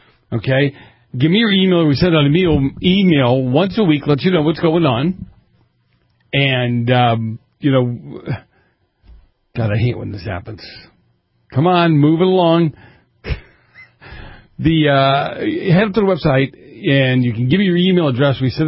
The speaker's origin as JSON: {"language": "English", "town": "Boston", "region": "Massachusetts", "country": "United States", "tie": "born or raised there", "said": "You know, I grew up in Boston. They have a place called Faneuil Hall there where they have all these different kind of foods"}